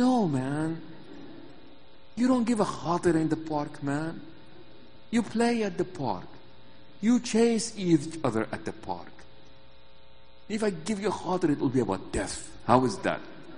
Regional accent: Virginia, United States; So I came from Virginia and I was really excited.

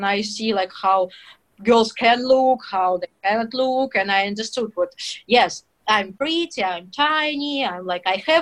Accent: Russia; English is a second language; to be born and raised in Russia

